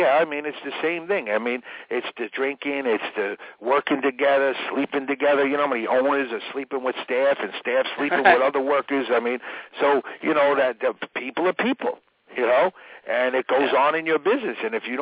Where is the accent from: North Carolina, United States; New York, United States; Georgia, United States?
New York, United States; Queens; I had the one restaurant in Bayside. I grew up in Flushing, Queens.